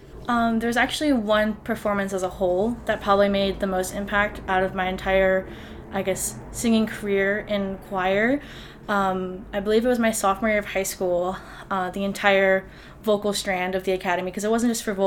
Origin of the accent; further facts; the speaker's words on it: Virginia Beach, Virginia, United States; We had academies where I'm from Virginia Beach, and each high school had like a specific academy.